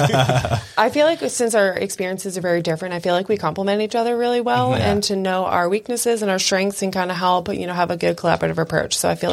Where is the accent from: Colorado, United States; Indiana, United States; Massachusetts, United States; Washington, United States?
Massachusetts, United States; So born and raised in Massachusetts, moved down here for Sean's job shortly after we got married